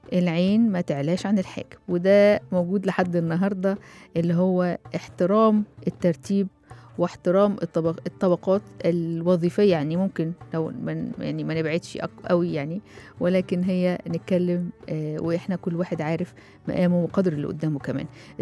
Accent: Egypt; وفي الموروث الشعبي عندنا في مصر امثال شعبية

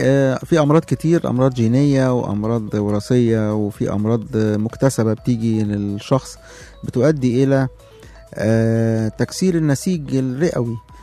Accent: Egypt; احنا دلوقتي ما عندناش اللي هو المتبرع المتوفي، لسه ما بقتش قانون عندنا في مصر

